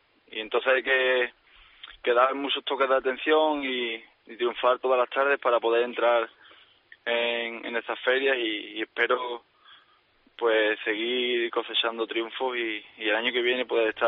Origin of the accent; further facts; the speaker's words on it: Seville, Andalusia, Spain; mi tierra, ¿no? Que es Sevilla